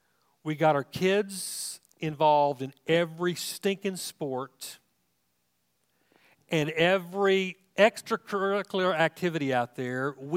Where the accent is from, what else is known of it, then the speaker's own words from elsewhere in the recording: Hobart, Tasmania, Australia; I'm from Hobart, and I said extrapolate, and I grew up in the Blue Building.